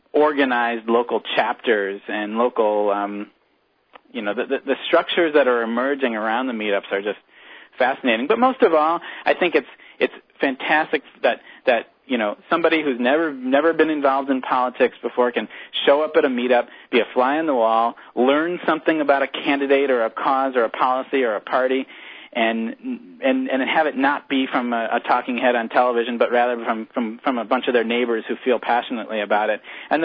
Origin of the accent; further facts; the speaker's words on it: Illinois, United States; I grew up in Illinois and went to the University of Iowa